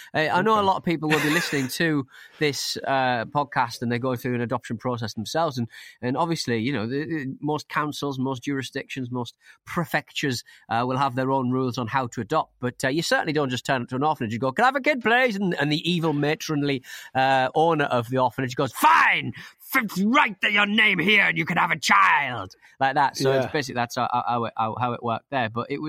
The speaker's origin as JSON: {"language": "English", "region": "Scotland", "country": "United Kingdom", "said": "As a Scot, it makes me extremely angry as to how we were portrayed"}